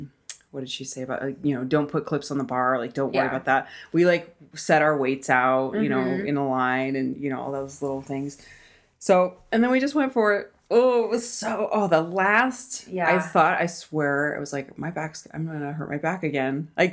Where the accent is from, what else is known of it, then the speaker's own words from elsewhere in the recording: North Carolina, United States; And so she partnered me up with another girl from North Carolina who was also a drop-in.